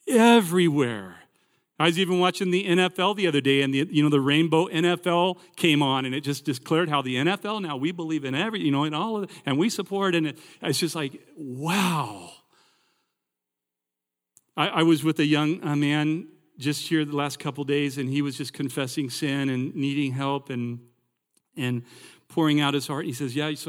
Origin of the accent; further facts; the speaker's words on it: California, United States; the woman who cut my hair when I was growing up in California